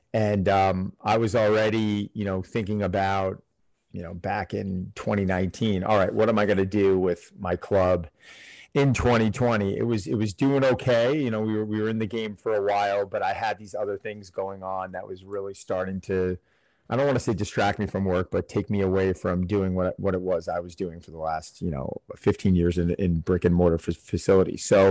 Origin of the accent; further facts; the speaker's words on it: Cold Spring Harbor, New York, United States; And I was born and raised in Cold Spring Harbor, New York. So I'm very familiar with Syosset and used to swim against the high school and play baseball against them.